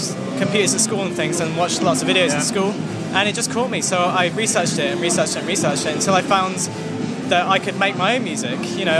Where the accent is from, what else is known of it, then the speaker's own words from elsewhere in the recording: Plymouth, South West England, United Kingdom; I'm from Plymouth